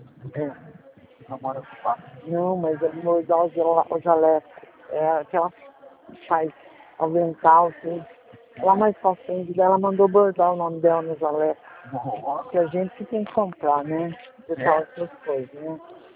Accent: Socorro, São Paulo, Brazil; Da cidade de Socorro.

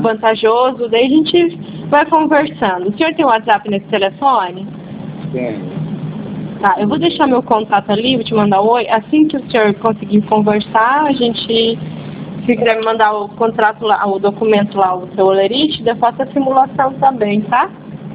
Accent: Cacoal, Rondônia, Brazil; Isso, eu sou aqui de Cacoal.

